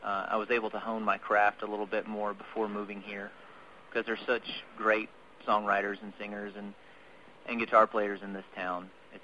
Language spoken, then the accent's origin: English; Texas, United States; I grew up in Texas, actually, for 10 years of my life